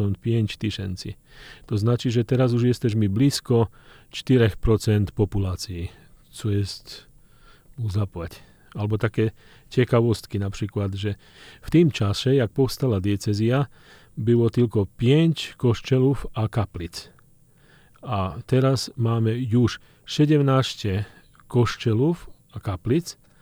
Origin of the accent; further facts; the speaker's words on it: Slovakia; Polish is a second language; na przykład u mnie na Słowacji, ja jestem ze Słowacji.